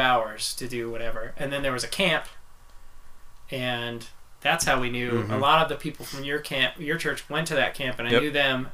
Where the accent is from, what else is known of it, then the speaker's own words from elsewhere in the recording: Pennsylvania, United States; So Pete's from Delaware, I'm from Pennsylvania, and we're all Church of Christ, really, our religion.